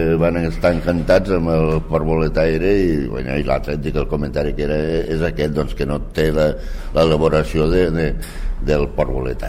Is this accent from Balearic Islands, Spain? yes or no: no; Rasquera, Catalonia, Spain; la faig al meu poble, que és a Rasquera.